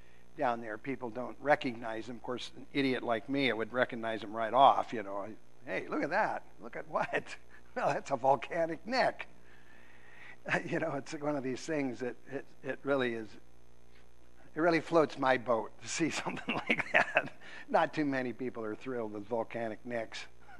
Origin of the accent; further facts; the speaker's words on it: Minnesota, United States; Yeah, I'm from Minnesota.